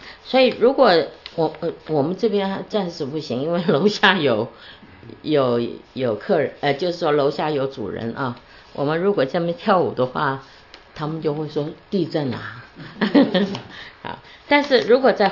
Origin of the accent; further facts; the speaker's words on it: China; 因为我们中国人啊，很多的捆绑